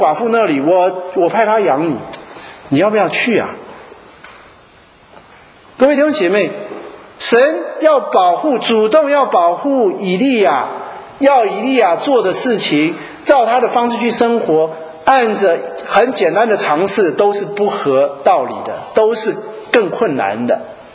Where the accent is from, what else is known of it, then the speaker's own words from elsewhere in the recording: Taiwan; 我们台湾人会这样讲